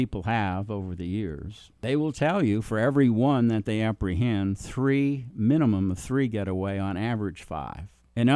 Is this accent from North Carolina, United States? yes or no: no; New York, United States; And I'm originally from New York and know it well.